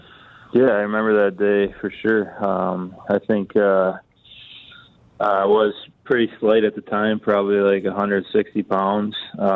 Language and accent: English; Buffalo, New York, United States; I was growing up in Buffalo